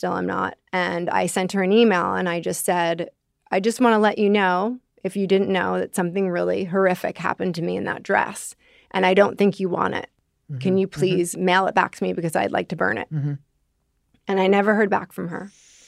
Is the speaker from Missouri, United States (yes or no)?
no; New York, United States; moved away as an adult; now in Marin, United States; I'm from New York. I moved to California, to Marin, but I wasn't handling things in a healthy way.